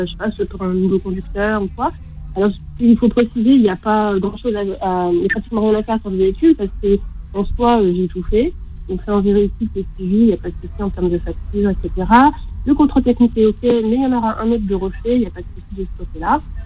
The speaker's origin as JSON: {"language": "French", "town": "Châteauroux", "region": "Centre-Val de Loire", "country": "France", "said": "Et je suis donc de Châteauroux."}